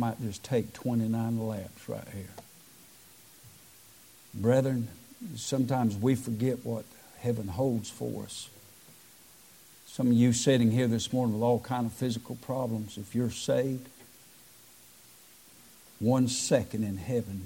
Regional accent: Waycross, Georgia, United States; Went down to my hometown of Waycross, Georgia

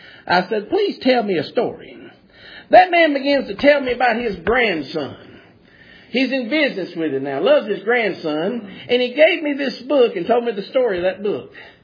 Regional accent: South Carolina, United States; I said, "I don't know who you are. I'm from South Carolina."

